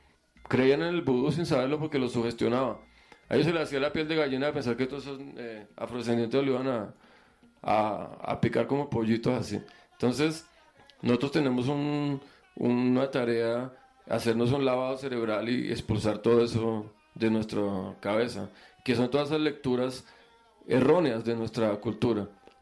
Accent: Colombia; como colombianos, de que lo que nos va a representar afuera será un gol

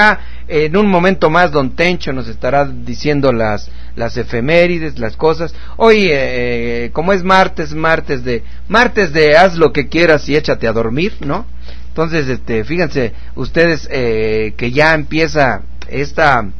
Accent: United States; aunque soy chaparrito y parezco de Alemania, de Oaxaca, cabrón, pero soy de aquí, de los United States.

